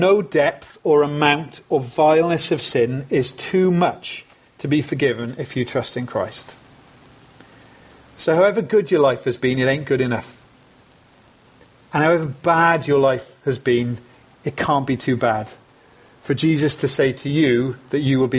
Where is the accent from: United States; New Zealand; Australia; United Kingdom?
United Kingdom; We're British, aren't we? We hate queue jumpers.